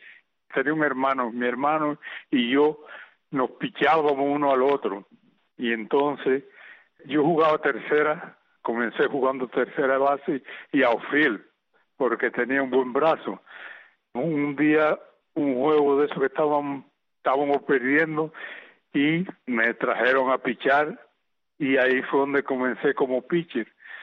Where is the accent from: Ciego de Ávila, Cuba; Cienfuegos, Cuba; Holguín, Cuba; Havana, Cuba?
Holguín, Cuba; Buenaventura; Mira, yo en Holguín dicen, pero yo era del campo, yo era un guajiro. Yo nací en Buenaventura. Era un barrio de entre Tuna y Holguín. Bueno, ahí fue donde nací yo, en una finca.